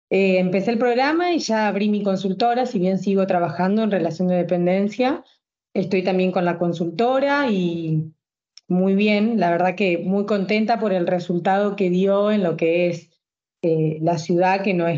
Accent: San Justo, Santa Fe, Argentina; soy de San Justo, Santa Fe.

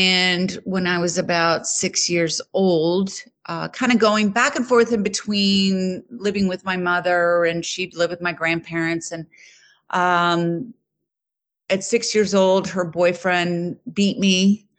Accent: Houston, Texas, United States; also born or lived in Colorado / Los Angeles; now in New Jersey, United States; like you said, and I'm originally from Houston, Texas. I now live in New Jersey.

